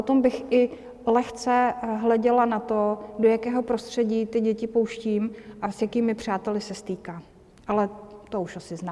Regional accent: South Moravian Region, Czechia; Ten vřes, prosím vás, je ze Znojemska, můj rodný kraj, kdybyste nevěděli

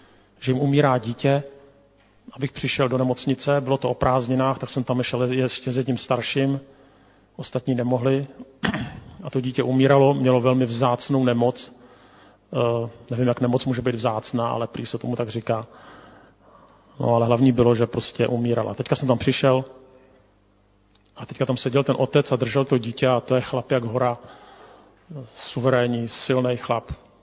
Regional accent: Prague, Czechia; Já jsem původně ze Smíchova

